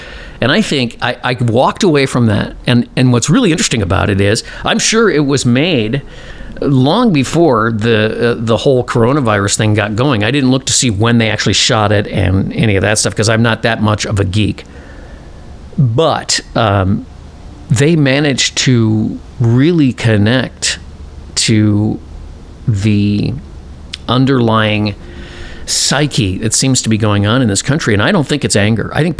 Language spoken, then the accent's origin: English; Chicago, Illinois, United States; aside from the fact that I'm from Chicago, it's such a bad show.